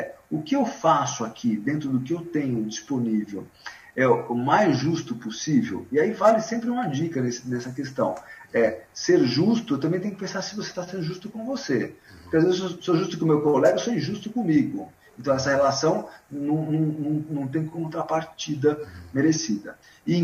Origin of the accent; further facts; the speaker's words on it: Japoatã, Sergipe, Brazil; born there; also born or lived in Francisco Morato; Francisco Morato, que é uma cidade da Grande São Paulo, e que eu morei durante 14 anos, e a cidade que eu nasci, que fica em Sergipe, apesar de ser branco ar-condicionado, sou sergipana, chamado Japoatã.